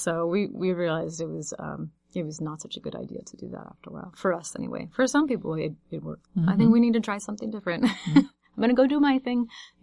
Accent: Los Angeles, California, United States; now in Ames, United States; In Southern California.

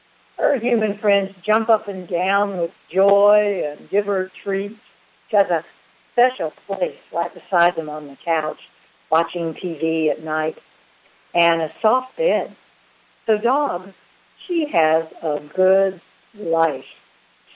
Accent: Florida, United States; also born or lived in Alabama / Tennessee / Louisiana; I've always lived in the South, and I was born in Alabama and spent growing up time down in Florida, lived in Tennessee, went to school in New Orleans.

